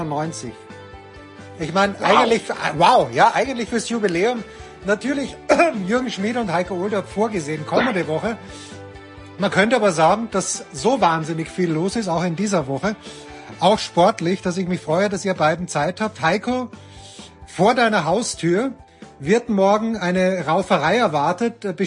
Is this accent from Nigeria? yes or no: no; Austria; Als Österreicher